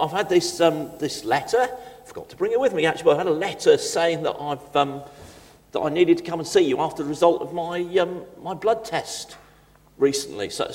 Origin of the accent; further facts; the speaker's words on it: South West England, United Kingdom; I come from Cornwall, and I eat what is the Cornishman's greatest feast.